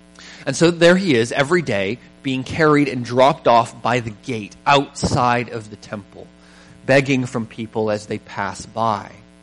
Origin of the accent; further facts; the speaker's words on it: Vancouver, British Columbia, Canada; But I grew up in Vancouver where you would see people and they would be on the same spot all the time, right?